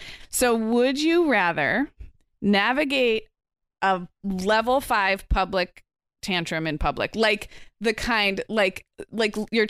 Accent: Santa Barbara, California, United States; We are together in my hometown of Santa Barbara.

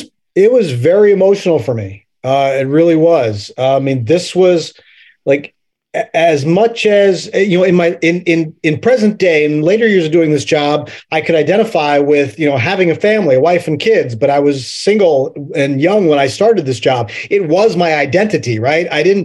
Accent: Middletown, Pennsylvania, United States; I'm from Middletown, Pennsylvania, Richard. We're known for the Three Mile Island nuclear accident and not much else.

